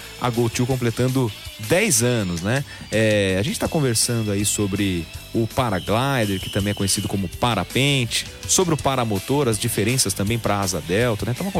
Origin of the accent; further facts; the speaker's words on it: Araras, São Paulo, Brazil; now in São Carlos, Brazil; Eu também sou natural da cidade de Araras.